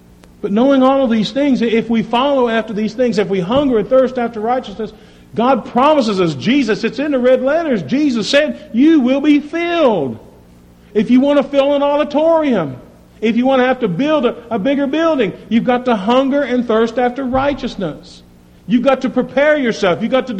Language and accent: English; West Virginia, United States; but you know that's because I'm from West Virginia. That's what you do there, right?